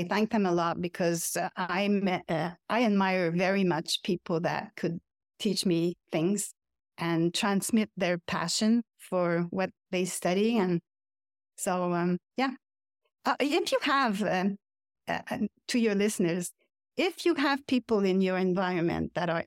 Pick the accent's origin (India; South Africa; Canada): Canada; English is a second language; I am French Canadian, so the population here knows about it.